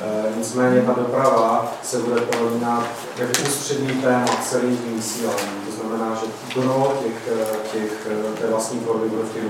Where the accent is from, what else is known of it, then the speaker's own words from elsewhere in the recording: Opava, Moravian-Silesian Region, Czechia; pocházím z Opavy, z Ostravska jako takového